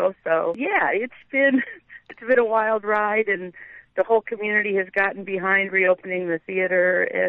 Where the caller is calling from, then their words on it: Webster City, Iowa, United States; I'm calling from Webster City.